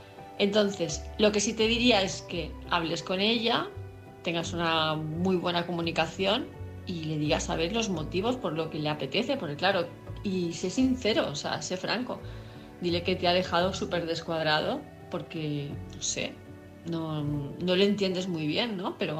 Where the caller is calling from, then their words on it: Palma de Mallorca, Balearic Islands, Spain; de Palma de Mallorca